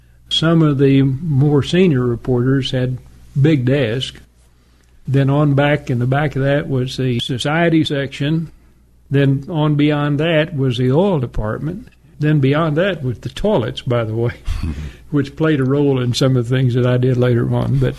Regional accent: Sand Springs, Oklahoma, United States; also born or lived in Keystone; We lived at Keystone until 1937, when I was about two. They moved to Sand Springs, Oklahoma, in about 1937. And I grew up in Sand Springs High School.

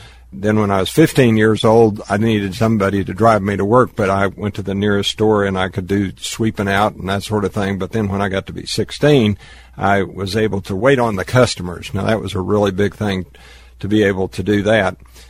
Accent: Oklahoma City, Oklahoma, United States; born there; I'll be 62 next month, and I was born in Oklahoma City.

